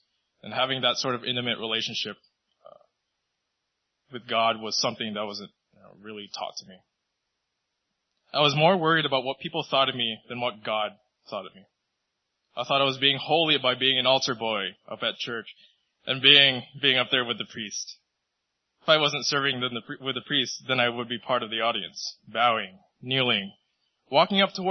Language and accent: English; Union City, California, United States; also born or lived in Philippines; I'm 19 years old. I grew up in Union City for the vast majority of my life. I moved over here when I was about 3 or 4 from the Philippines.